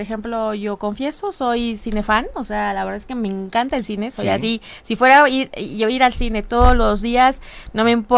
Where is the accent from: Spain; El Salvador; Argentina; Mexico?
Mexico; Perdón, y eso que soy de México.